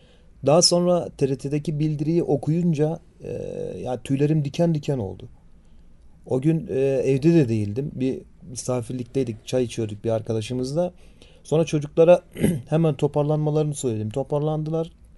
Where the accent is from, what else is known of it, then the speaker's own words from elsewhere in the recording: Nizip, Gaziantep, Turkey; born there; now in Ankara, Turkey; Aslen Gaziantep Nizip doğumluyum. Ailem de orada ikamet ediyor.